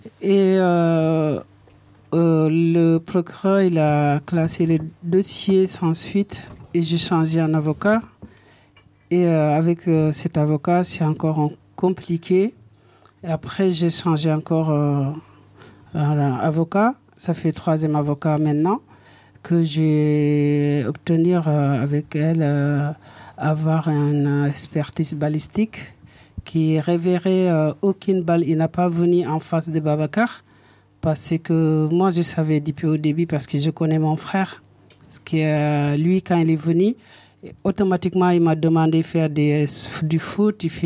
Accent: Rennes, Brittany, France; je viens de Rennes.

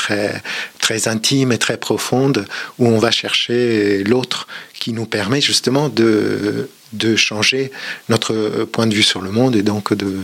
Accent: Veneto, Italy; French is a second language; D'un petit village perdu dans la lagune vénitienne.

